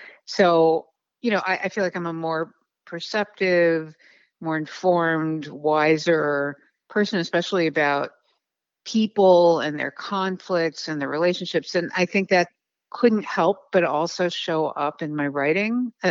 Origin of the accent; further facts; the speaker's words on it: Chicago, Illinois, United States; moved away as an adult; now in New York, United States; I honestly I do think of myself as a Chicagoan, but I've been in New York my entire adult life since I was 18.